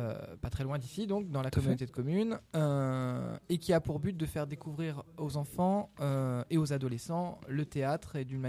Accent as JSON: {"language": "French", "town": "Sorigny", "region": "Centre-Val de Loire", "country": "France", "tie": "born or raised there", "said": "En fait, moi, je suis né à Sorigny. Enfin, je suis pas né à Sorigny, mais mes parents sont arrivés à Sorigny en 87. Mm-hmm. C'était un village de 800 habitants, quoi."}